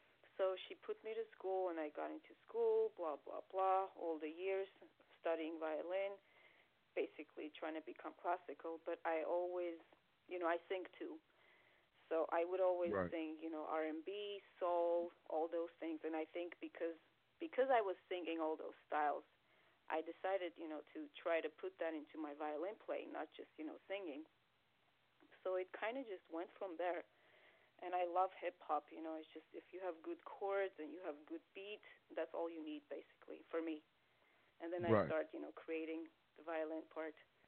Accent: Armenia; Well, I grew up in Armenia, actually

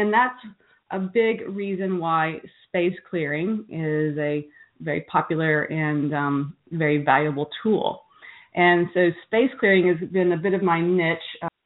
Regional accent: Hendersonville, Tennessee, United States; also born or lived in Nashville; driving by every house that I've ever lived in Nashville and also my hometown, Hendersonville.

